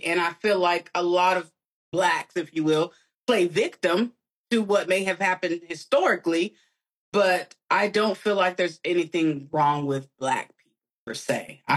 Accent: California, United States; I'm from California, so I've seen different pieces and bits here

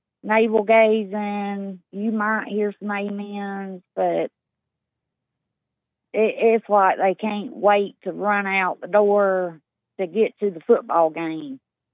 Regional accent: North Carolina, United States; I grew up on the East Coast, North Carolina.

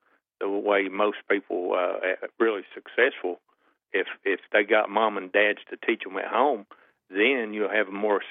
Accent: Appalachia, United States; now I come from Appalachia Coalfield, and, you know, the poorness, and I'm a Caucasian, but the poorness don't stop only at blacks. It stops, you know, it stops at an area that you were brought up in.

